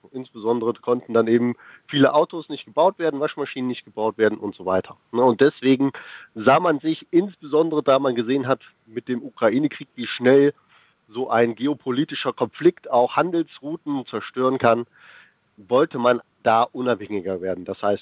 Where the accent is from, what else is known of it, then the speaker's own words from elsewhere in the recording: Sangerhausen, Saxony-Anhalt, Germany; Also ich komme aus Sangerhausen in Sachsen-Anhalt und habe auch in Magdeburg studiert.